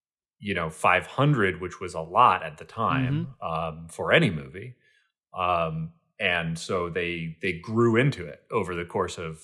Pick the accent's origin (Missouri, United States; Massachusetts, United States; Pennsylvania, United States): Pennsylvania, United States; Philadelphia; moved away as an adult; now in Los Angeles, United States; And I spent the first 18 years of my life right there before coming out to LA for film school.